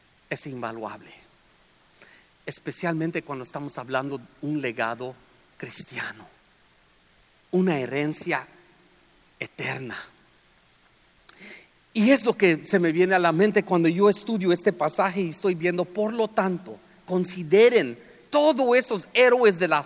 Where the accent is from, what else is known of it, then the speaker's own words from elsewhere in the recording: Los Angeles, California, United States; yo soy de Los Ángeles, California